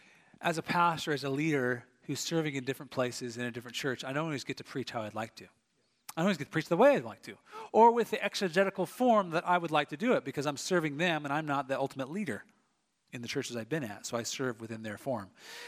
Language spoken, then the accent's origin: English; Tacoma, Washington, United States; So I grew up near Seattle, Tacoma. It says there's 52 inches a year, and it says there's only 35 inches of rain here.